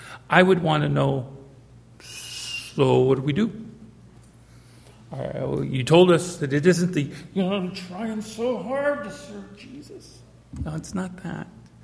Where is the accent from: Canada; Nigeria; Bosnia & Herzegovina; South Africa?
Canada; born there; also born or lived in United States; Actually, I was born in Canada, but I did spend a significant time in the United States.